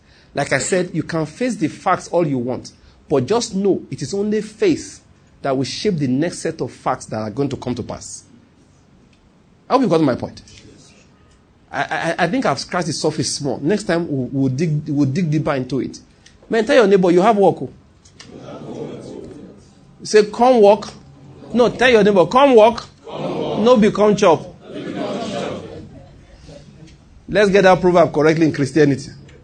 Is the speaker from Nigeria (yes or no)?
yes; Nigeria; But I'm not an American. I'm a Nigerian. And my ability to prophesy is tied to where I am right now.